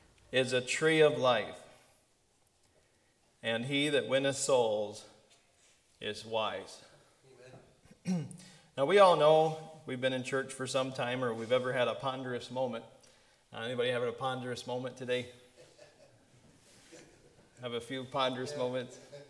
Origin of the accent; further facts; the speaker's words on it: Wisconsin, United States; I'm from Wisconsin originally, so I understand how that works.